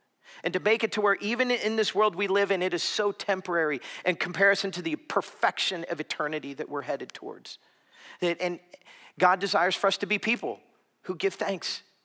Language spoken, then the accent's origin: English; Florida, United States; When I was growing up in South Florida, my family, we attended a very formal, traditional Presbyterian church.